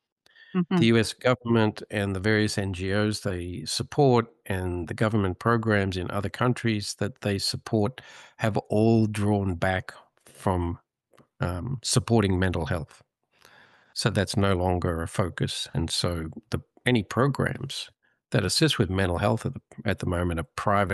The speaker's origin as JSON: {"language": "English", "country": "Australia", "tie": "born or raised there", "also_born_or_lived": "United Kingdom", "said": "So my background is I grew up in Australia. I qualified as a physician in Australia."}